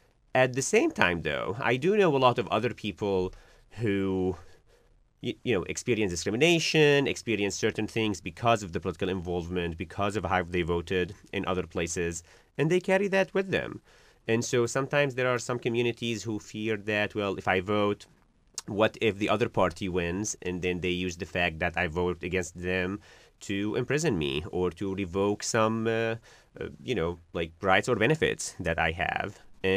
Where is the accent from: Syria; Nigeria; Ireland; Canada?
Syria; now in United States; the U.S. and then moved here, got naturalized, became a citizen, I never voted until I came to the United States, because in the country where I grew up in Syria